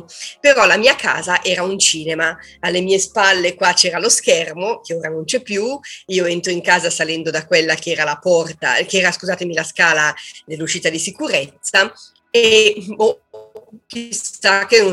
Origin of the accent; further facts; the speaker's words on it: Ferno, Lombardy, Italy; dico che sono una giallista e una giallista può vivere solo in Ferno. Però scherzo anche con il nome del mio paese per un'altra cosa, perché io vivo in un cinema ristrutturato.